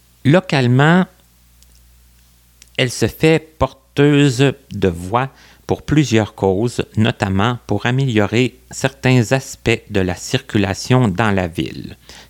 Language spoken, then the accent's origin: French; Quebec, Canada; Moi, je suis de l'Abitibi